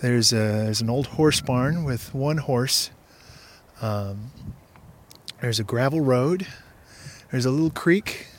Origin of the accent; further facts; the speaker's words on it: Pullman, Washington, United States; I'm from Pullman, Washington.